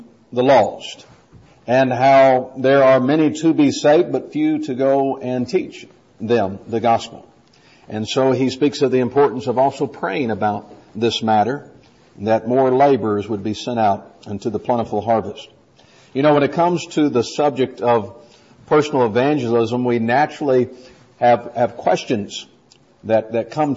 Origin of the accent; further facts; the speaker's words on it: Bowling Green, Kentucky, United States; I grew up in Bowling Green, Kentucky, and that's where my mother still lives.